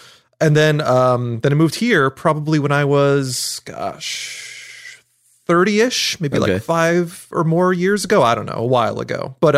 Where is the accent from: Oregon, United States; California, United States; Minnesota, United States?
Oregon, United States; Eugene; also born or lived in Portland / Seattle / Spokane; Born in Eugene, Oregon. I'm from the Pacific Northwest.